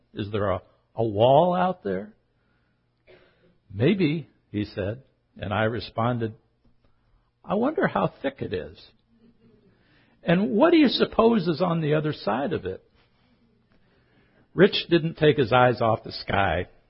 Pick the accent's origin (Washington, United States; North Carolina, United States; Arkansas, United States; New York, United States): Washington, United States; Seattle; lying on my back at night on the lawn outside the home where I grew up in North Seattle.